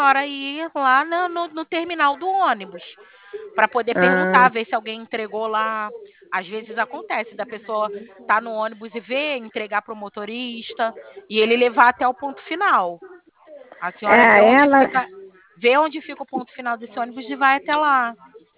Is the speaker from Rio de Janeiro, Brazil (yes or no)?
yes; Rio de Janeiro, Brazil; eu tô aqui no Rio de Janeiro. Eu sou do Rio